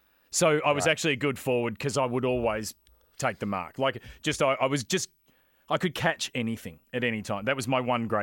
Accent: Brighton, Victoria, Australia; like I grew up in Brighton, but I was going out to Windy Hill

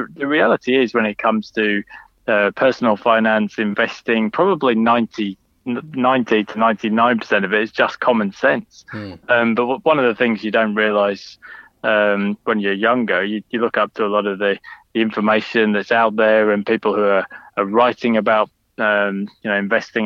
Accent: Sheffield, Yorkshire and the Humber, United Kingdom; certainly in the part of the world where I grew up in Sheffield, there was a lot of fear about unemployment because the coal mines were being shut down, the steel industry was shuttering.

